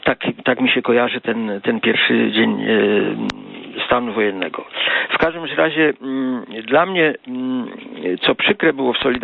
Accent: Wrocław, Lower Silesian Voivodeship, Poland; now in Toronto, Canada; Ja mieszkam w Toronto, a jakkolwiek pochodzę z Wrocławia.

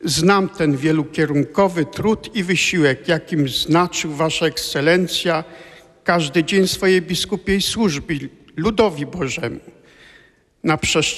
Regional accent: Malczyce, Lower Silesian Voivodeship, Poland; born there; Urodziłem się na Dolnym Śląsku w parafii Malczyce.

